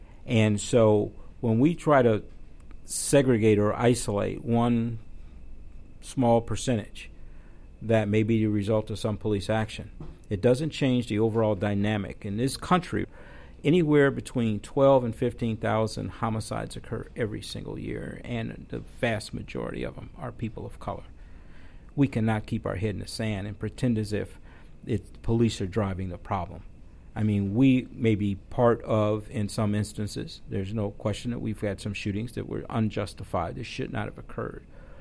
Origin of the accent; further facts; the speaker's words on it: Chicago, Illinois, United States; But I was born and raised in Chicago, same problem there.